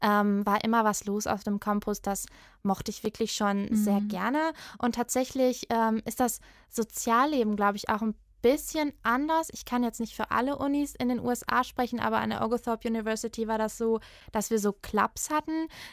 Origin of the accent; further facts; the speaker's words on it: Germany; accent: German; Ich hatte immer so ein bisschen Sorge, dass ich mit meinem deutschen Akzent und wenn ich ab und zu ein paar Fehler mache, gar nicht so gut ankomme